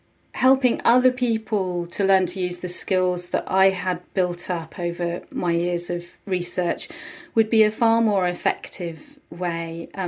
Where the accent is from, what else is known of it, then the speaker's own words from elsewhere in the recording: Sweden; English is a second language; moved away as an adult; now in Belfast, United Kingdom; So we emigrated from Sweden. I spent a few months with my family, and then we moved to Northern Ireland.